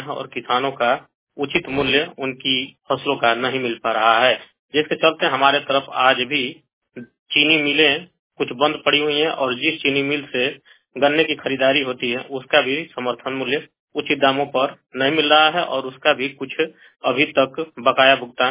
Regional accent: Bhatparani, Uttar Pradesh, India; और मैं उत्तर प्रदेश के देवरिया जनपद के भाटपरानी क्षेत्र का रहने वाला हूं, जो यूपी बिहार की सीमा से जुड़ा हुआ इलाका है।

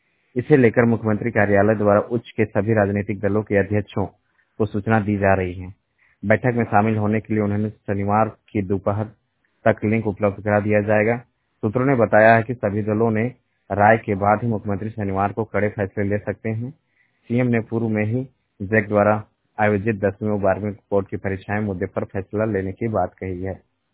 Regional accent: Ranchi, Jharkhand, India; मैं रांची से हूँ

